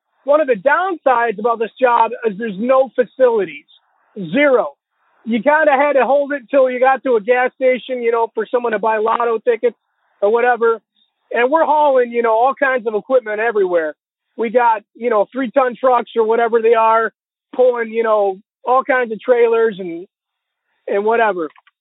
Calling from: Illinois, United States; That's not my real name. I'm from Illinois.

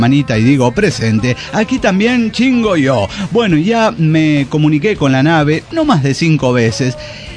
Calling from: Cochabamba, Bolivia; de Cochabamba, Bolivia.

